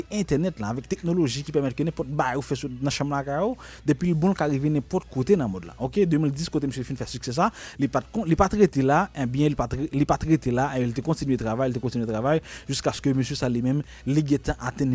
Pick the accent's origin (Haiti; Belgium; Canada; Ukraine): Haiti; pour que famille je viens d'Haïti.